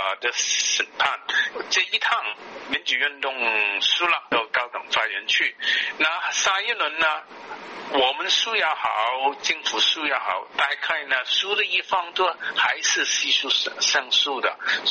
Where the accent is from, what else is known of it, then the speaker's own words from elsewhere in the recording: Hong Kong; 从前我们香港人都相信